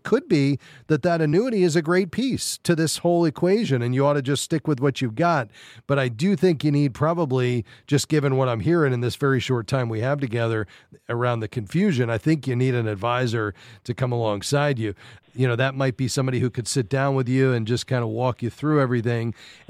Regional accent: Fort Lauderdale, Florida, United States; We'll stay in Florida to my hometown, Fort Lauderdale.

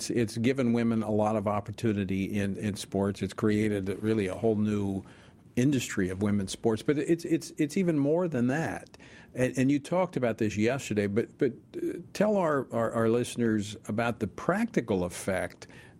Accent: Louisiana, United States; officials in my home state of Louisiana announced that they have filed a lawsuit

